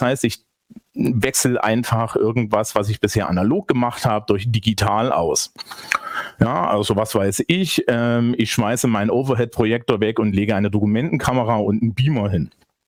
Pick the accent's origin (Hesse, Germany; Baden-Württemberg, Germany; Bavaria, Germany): Bavaria, Germany; ich bin ja aus Bayern